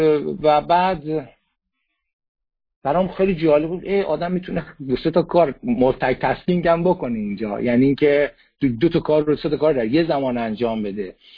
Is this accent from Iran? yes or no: yes; Iran; ما ایرانی هستیم، اونا امریکایی هن